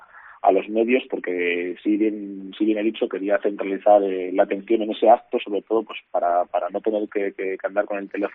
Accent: Astudillo, Castile and León, Spain; me siento siempre orgulloso de decir que soy palentino, pero que soy palentino de Astudillo, que son donde viven mis raíces

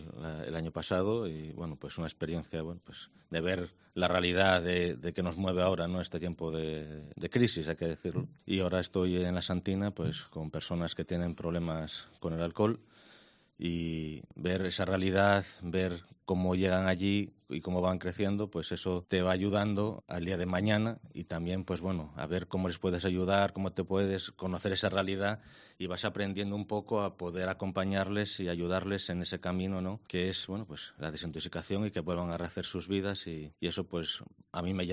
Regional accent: Oviedo, Asturias, Spain; Sí, soy de aquí de Oviedo, sí.

